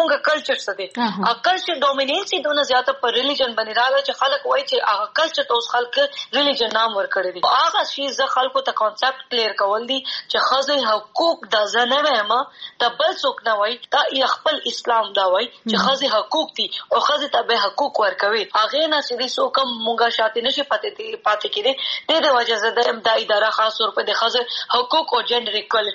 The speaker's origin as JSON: {"language": "Pashto", "region": "Khyber Pakhtunkhwa", "country": "Pakistan", "said": "وزیرستان نه مې تعلق دی خو وزیرستان کې هم شمالي وزیرستان نه ما تعلق دی"}